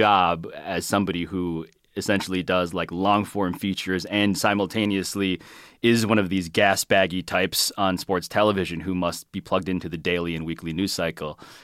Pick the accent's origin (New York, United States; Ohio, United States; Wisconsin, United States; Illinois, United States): New York, United States; Manhattan; I'm from Manhattan. Born and raised.